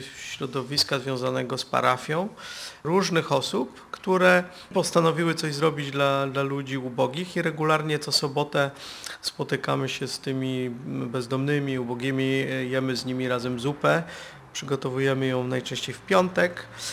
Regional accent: Gdańsk, Pomeranian Voivodeship, Poland; ja się wychowałem w Oliwie i moi rodzice wybudowali dom przy samym lesie.

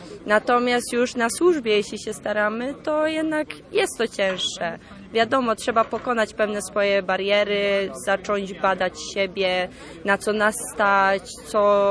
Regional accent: Sławno, West Pomeranian Voivodeship, Poland; pochodzę ze Sławna Zachodniopomorskiego.

